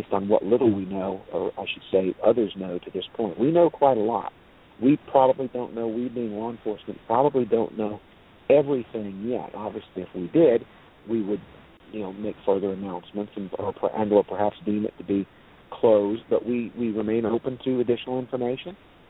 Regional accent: United States; I was born and raised here in Lee County. I'm 52. I've been here my whole life.

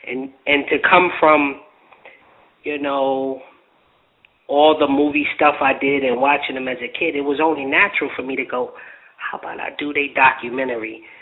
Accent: New York City, New York, United States; And I'm from 110th Street. I grew up in the Bronx.

